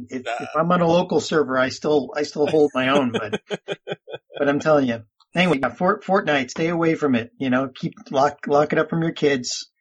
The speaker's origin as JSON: {"language": "English", "region": "Connecticut", "country": "United States", "tie": "born or raised there", "said": "Not a fan, I grew up in Connecticut. I didn't have a choice with that."}